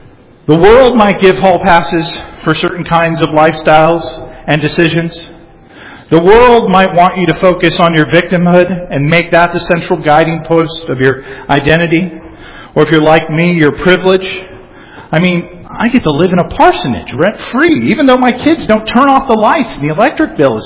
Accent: La Jolla, California, United States; We grew up spoiled brats in La Jolla.

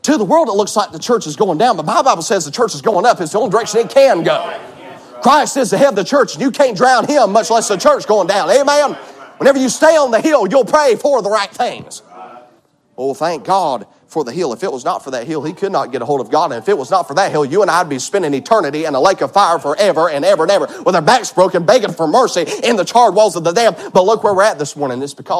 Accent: Georgia, United States

